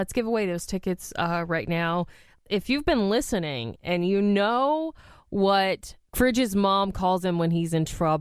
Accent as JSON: {"language": "English", "region": "the South", "country": "United States", "said": "Luckily, I'm from the South. I can handle the heat."}